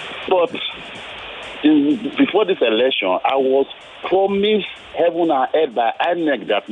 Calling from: Ayobo, Lagos, Nigeria; I'm calling you from Ayobo.

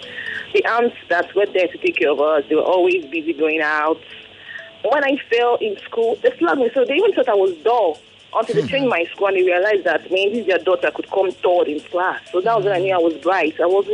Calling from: Lekki, Lagos, Nigeria; I'm calling from Lekki.

